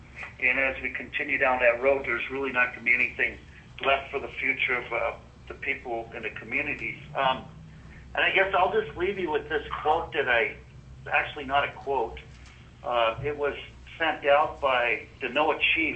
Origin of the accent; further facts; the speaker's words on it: Old Harbor, Alaska, United States; now in Anchorage, United States; I reside in Anchorage now, but I was born and raised in Old Harbor, which is on Kodiak Island. Fished my entire life.